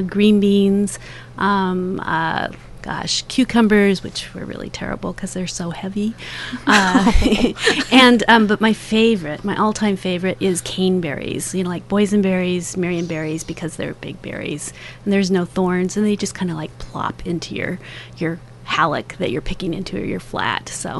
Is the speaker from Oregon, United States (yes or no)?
yes; Hillsboro, Oregon, United States; Well, I'm a lifelong Oregonian. I was raised in Hillsboro, Oregon, and moved out to the coast in 2002, I think.